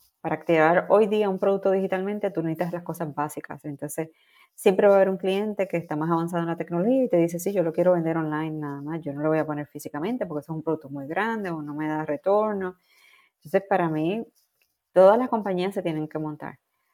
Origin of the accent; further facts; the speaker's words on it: Puerto Rico; born there; más donde yo nací, ¿no? Volver a Puerto Rico a hablar de cosas que me gustan mucho